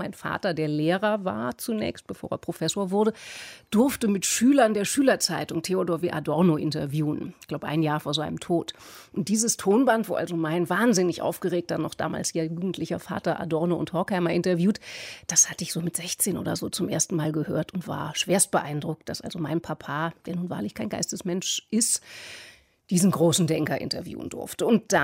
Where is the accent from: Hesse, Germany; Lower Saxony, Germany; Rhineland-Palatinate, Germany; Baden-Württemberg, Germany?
Hesse, Germany; Frankfurt; Ich komme aus Frankfurt